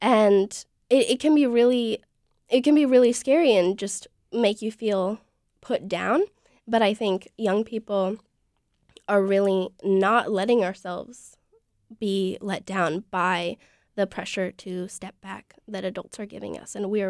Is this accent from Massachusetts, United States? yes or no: no; New York, United States; No, not this legislature, but I have testified many times in my home state of New York and against fracking and other issues where I live.